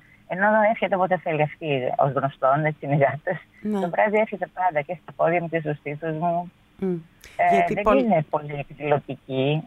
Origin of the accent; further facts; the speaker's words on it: Epirus, Greece; στο χωριό μου που πάω στην Ήπειρο.